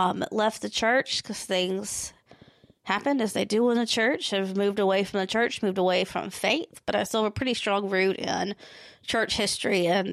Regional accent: Alabama, United States; I am born and raised in Alabama, spent most of my life here. So I was raised in the middle of nowhere, Alabama. It was literally not a town, raised up in the middle of woods, and lived it pretty isolated.

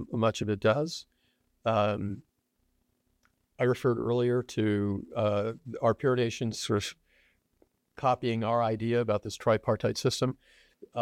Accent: Texas, United States; And I was born and raised in Texas, so I get to say that.

